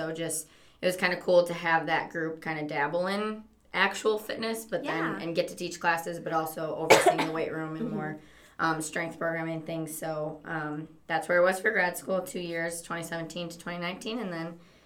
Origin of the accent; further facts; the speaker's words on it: Wisconsin, United States; I will just get it out there. I'm from Wisconsin. I hear that people can hear that a lot.